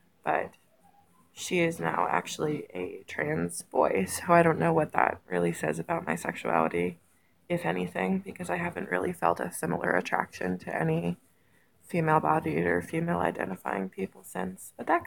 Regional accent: United States; Sorry to disappoint. I am not. I am just American.

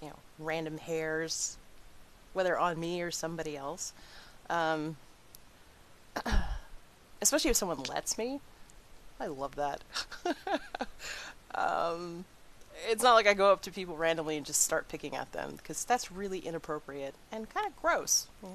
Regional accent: Hawaii, United States; I'm Hawaiian, so I also have a smattering of Hawaiian.

